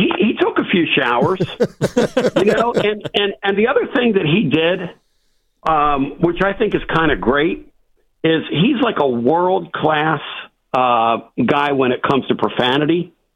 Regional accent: Kennett Square, Pennsylvania, United States; accent: Philly, South Jersey; Well, I'm from the Kennett Square area, okay. So I'm right outside the city.

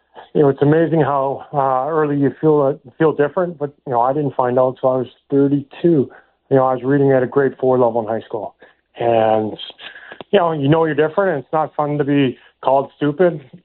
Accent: Canada; You know, I'd never heard the word, you know, growing up in Canada, never heard the word dyslexia until I got my daughter tested

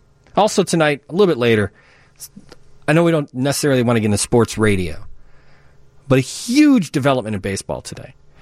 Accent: Wonder Lake, Illinois, United States; I grew up in Wonder Lake, Illinois, in McHenry County. That's Midwest to me.

